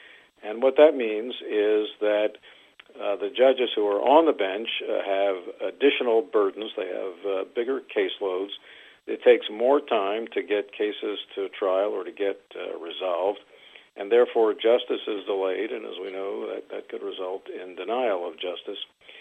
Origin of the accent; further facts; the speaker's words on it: Maryland, United States; And, of course, I come from Maryland